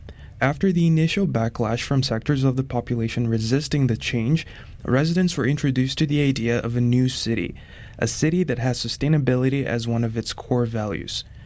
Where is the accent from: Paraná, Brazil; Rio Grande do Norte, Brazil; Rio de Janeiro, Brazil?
Paraná, Brazil; Curitiba; the Brazilian city of Curitiba, my hometown